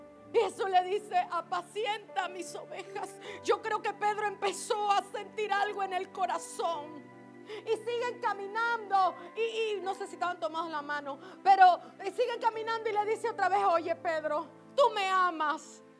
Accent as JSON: {"language": "Spanish", "country": "Panama", "said": "estaba pasando cosas fuertes en mi país, en Panamá."}